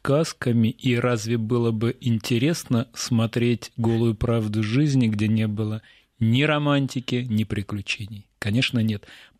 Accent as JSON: {"language": "Russian", "country": "Russia", "lives_now": "United States", "said": "Когда я жила в России, я выходец из России"}